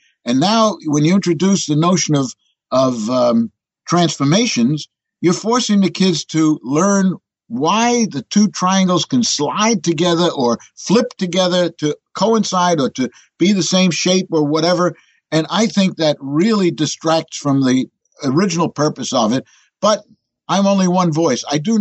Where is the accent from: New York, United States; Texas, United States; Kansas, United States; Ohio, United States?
New York, United States; New York City; when I'm in Europe, I'm not introduced as an American. I'm introduced as a New Yorker.